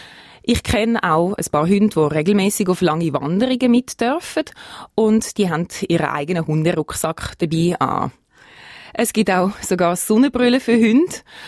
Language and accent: German; Switzerland; Bei uns in der Schweiz ist das, man kann vielleicht sagen, zum Glück ein bisschen weniger bekannt.